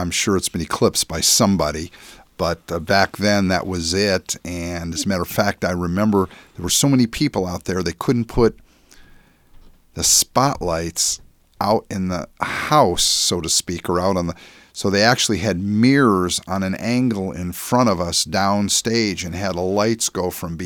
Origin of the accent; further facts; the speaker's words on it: Cleveland, Ohio, United States; Well, I'm from Cleveland originally, where … was out